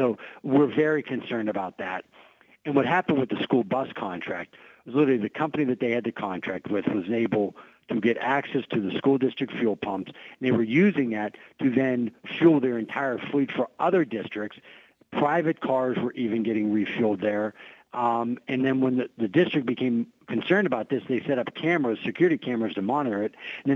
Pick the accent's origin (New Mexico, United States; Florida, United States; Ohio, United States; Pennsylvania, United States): Pennsylvania, United States; Pittsburgh; Look, I grew up in Pittsburgh, you know, went to Central Catholic.